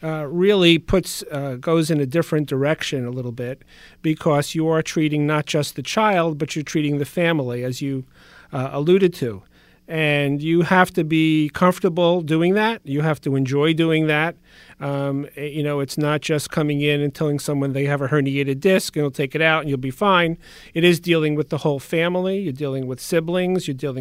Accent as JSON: {"language": "English", "town": "Brooklyn", "region": "New York", "country": "United States", "tie": "born or raised there", "said": "I grew up in Brooklyn, and Hackensack University Medical Center recruited me to be their chief and to start the program in pediatric neuroscience."}